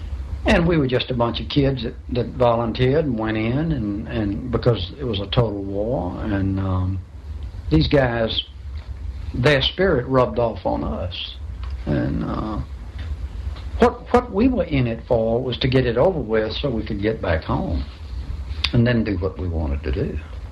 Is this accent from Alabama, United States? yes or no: yes; Mobile, Alabama, United States; I grew up in Mobile, Alabama.